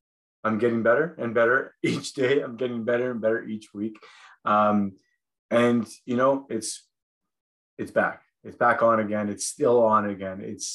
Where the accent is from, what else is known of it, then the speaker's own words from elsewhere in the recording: Sault Ste. Marie, Ontario, Canada; You know, growing up in the Sioux, growing up in Sault Ste. Marie, I guess probably growing up in any town